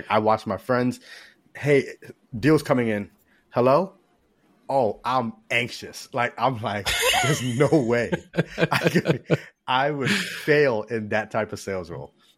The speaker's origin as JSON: {"language": "English", "region": "Florida", "country": "United States", "tie": "born or raised there", "said": "I this might date myself, but I grew up down in South Florida"}